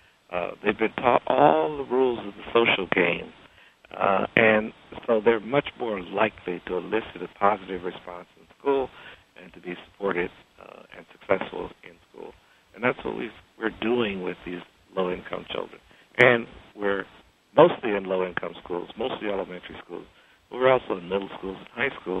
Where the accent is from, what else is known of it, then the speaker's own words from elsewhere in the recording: East Chicago, Indiana, United States; I started out to become a general practitioner of medicine in my hometown of East Chicago, Indiana. And I'm from a low-income family.